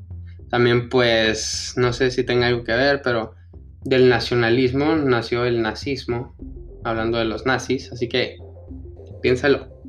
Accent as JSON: {"language": "Spanish", "region": "Chihuahua", "country": "Mexico", "said": "Como yo soy de Chihuahua, pues no estaría mal que aprendiera algo de Rarámuri"}